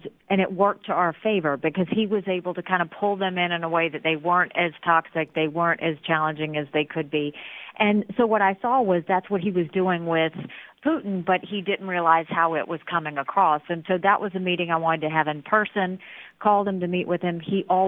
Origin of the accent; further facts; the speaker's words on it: United States; Just as an American, our focus is always on jobs and the economy